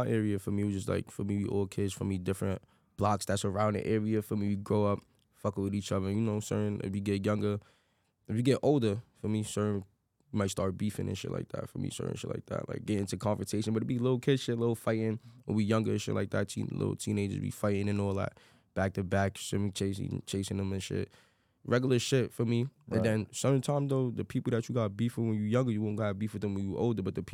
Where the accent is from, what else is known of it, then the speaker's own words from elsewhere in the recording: The Bronx, New York, United States; Well, I'm from the Bronx, New York, you know, from the 5th, 165 Simpson area, like, feel me? Grew up in the Bronx, feel me?